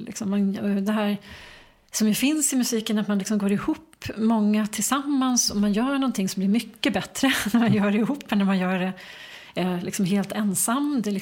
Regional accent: Enebyberg, Stockholm County, Sweden; also born or lived in United States; Ja, jag växte upp strax norr om Stockholm, i Enbyberg.

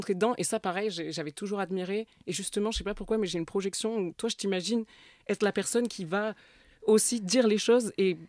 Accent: Perpignan, Occitanie, France; Alors que je viens de Perpignan, hein, quand même.

